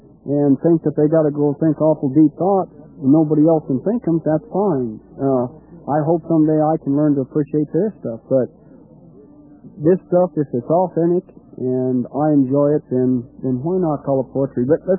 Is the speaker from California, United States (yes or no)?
no; Nevada, United States; I'm from Elko County, Nevada, and I'm in the cow ranching business and always have been. So I grew up on the ranch